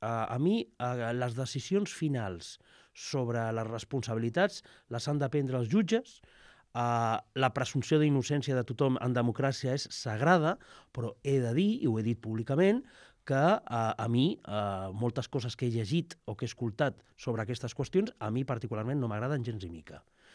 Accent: Tarragona, Catalonia, Spain; Jo sóc tarragoní, continuo vivint a Tarragona, i l'any, quan jo era nen, a Tarragona, a la dècada dels 80

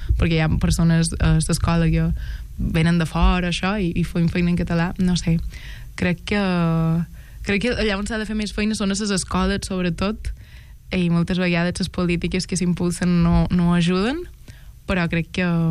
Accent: Felanitx, Balearic Islands, Spain; és del meu poble, Felanitx

